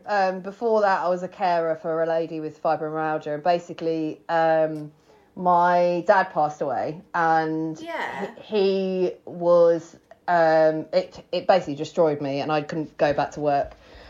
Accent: Worthing, South East England, United Kingdom; also born or lived in London / Wales / Greece; I grew up in Worthing.

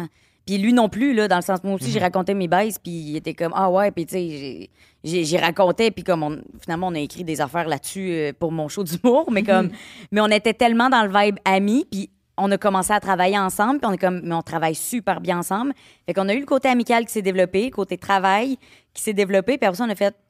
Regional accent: Quebec, Canada; Moi, je suis originaire de la Beauce.

